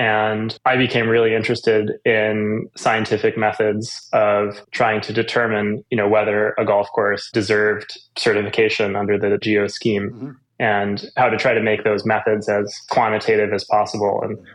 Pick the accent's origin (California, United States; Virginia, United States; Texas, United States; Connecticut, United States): Virginia, United States; Blacksburg; Yeah, I grew up in Blacksburg, Virginia, where Virginia Tech is, and then went a little further east in Virginia to William & Mary in Williamsburg